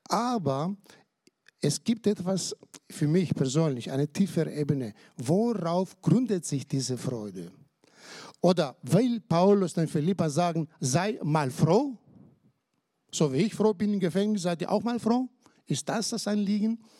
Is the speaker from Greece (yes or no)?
yes; Greece; ich weiß nicht, wie es in Deutschland ist, ich habe bei uns in Griechenland den Eindruck